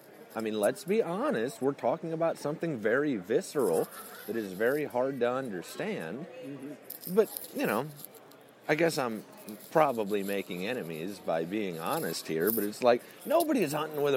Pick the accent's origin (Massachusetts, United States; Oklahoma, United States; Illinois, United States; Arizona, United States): Illinois, United States; So then that I'm actually from Central Illinois. I've never really pretended to be from Texas, but it's a cool name.